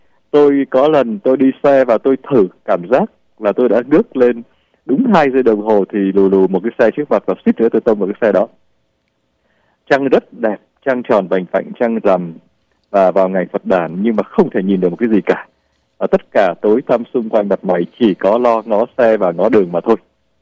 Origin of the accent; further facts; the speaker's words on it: Hanoi, Vietnam; accent: Hanoi; tôi quyết định tôi giữ giọng Hà Nội một cách, cố gắng giữ một cách chuẩn mực và không thay đổi. Nhưng mà thực ra thì quê gốc của tôi là Nam Bộ. Tôi quê ở Đồng Tháp, tỉnh Đồng Tháp. Và ba tôi là người tập kết ra Hà Nội. Mẹ tôi là người Hà Tây.